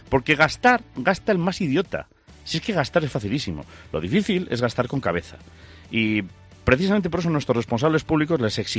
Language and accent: Spanish; Galicia, Spain; also born or lived in Zamora, Spain; yo soy zamorano de adopción, pero en mi tierra, en Galicia